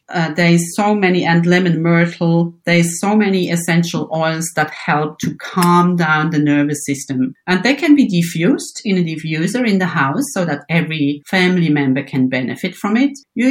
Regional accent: Bern, Switzerland; born there; English is a second language; I think my accent gives it away. Yes, I am born in Switzerland in the area of Bern on the countryside.

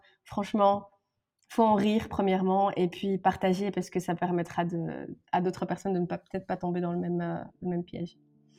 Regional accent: Morocco; moi et mon associée, on est toutes les deux ici des femmes africaines. Moi je suis marocaine

